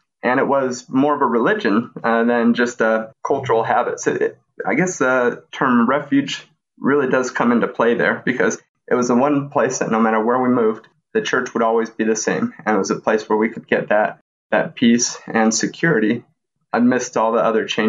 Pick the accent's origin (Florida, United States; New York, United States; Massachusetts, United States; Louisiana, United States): Louisiana, United States; also born or lived in Elko, Nevada / Germany / Kansas / New Jersey; I was born in Elko, Nevada, but I lived in places like Kansas, New Jersey, San Francisco. But I'd say my formative years were spent in Louisiana.